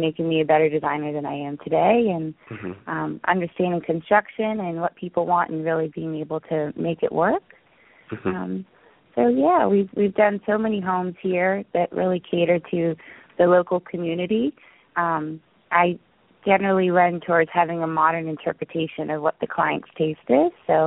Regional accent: Virginia, United States; I'm also from the East Coast as well. I grew up in Northern Virginia, and my dad was a builder.

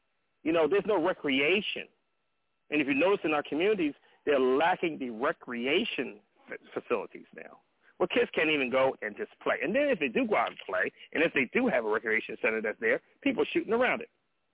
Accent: Compton, California, United States; like I'm from Compton, so a lot of my family, you know, to this day are gang bangers.

